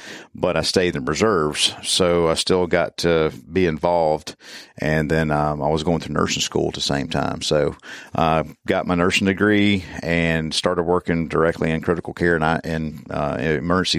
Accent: Hattiesburg, Mississippi, United States; also born or lived in Natchez; I was born and raised in Mississippi, born in Natchez, raised around a little town called Hattiesburg, and around Hattiesburg.

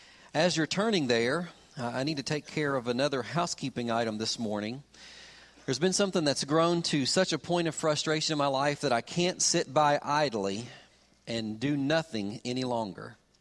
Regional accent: Kentucky, United States; two tornadoes that touched down in the state of Kentucky, my home state, and both of those tornadoes were close to where our parents lived.

